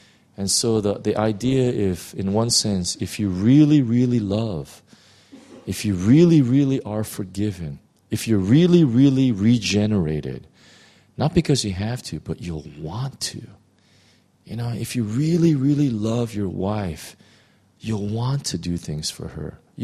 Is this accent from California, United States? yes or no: yes; Los Angeles, California, United States; And I was from West LA.